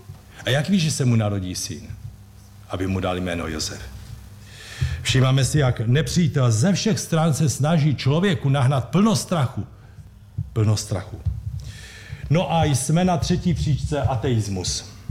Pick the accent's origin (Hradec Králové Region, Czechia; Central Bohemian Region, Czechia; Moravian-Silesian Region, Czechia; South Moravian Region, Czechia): Moravian-Silesian Region, Czechia; Opava; Vemte si po revoluci, aspoň u nás v Opavě, nevím tady jak v Brně, ale u nás v Opavě se musel několikrát opakovat